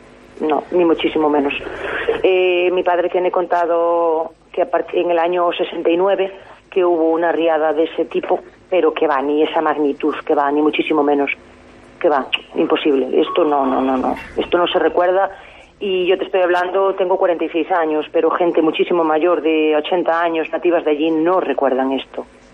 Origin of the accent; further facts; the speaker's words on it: Viveiro, Galicia, Spain; Los vecinos que somos de Vivero, de Junquera en este caso